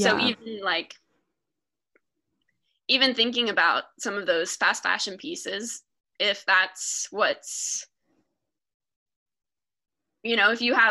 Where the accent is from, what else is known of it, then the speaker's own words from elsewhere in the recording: Arkansas, United States; so I'm from Northwest Arkansas, which is, I mean, my friends make fun of me because I talk about it so much